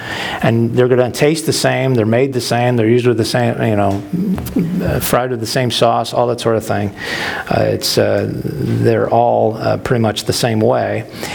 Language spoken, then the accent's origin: English; Buffalo, New York, United States; One thing my hometown of Buffalo, New York is known for is chicken wings.